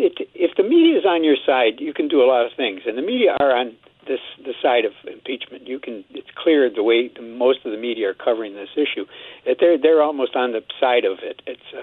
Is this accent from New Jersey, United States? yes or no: no; New York, United States; Basically, when I go back up to my hometown in upstate New York, when I talk to people back there